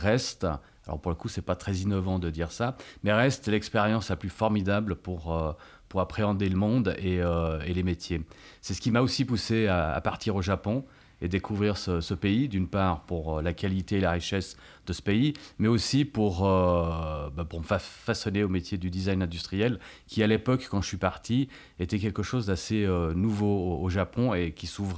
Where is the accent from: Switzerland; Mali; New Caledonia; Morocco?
Switzerland; Geneva; moved away as an adult; also born or lived in Locarno; now in France; Alors, je suis né à Locarno, d'une mère autrichienne et d'un père italien. Mmh. Et ensuite, on est venu à Genève.